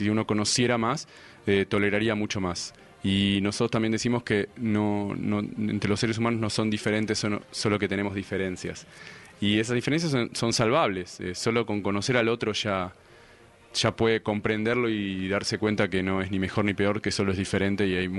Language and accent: Spanish; Buenos Aires, Argentina; moved away as an adult; nosotros hace ya un año y dos meses salimos de Argentina, de Buenos Aires, con la idea de conocer el mundo a través de su gente.